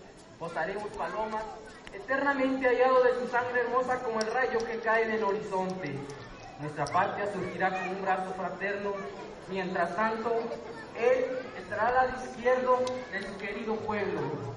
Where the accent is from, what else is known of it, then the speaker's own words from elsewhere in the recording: Plan de Ayala, Michoacán, Mexico; vengo del pueblo Plan de Ayala, región PAN, municipio Campero, Michoacán.